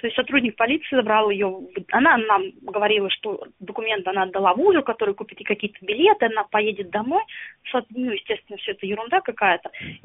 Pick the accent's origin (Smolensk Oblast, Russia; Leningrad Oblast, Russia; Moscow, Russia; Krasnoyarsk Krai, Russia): Smolensk Oblast, Russia; Smolensk; Я сама родом из Смоленска, у меня там как бы все дворники во всех дворах русские.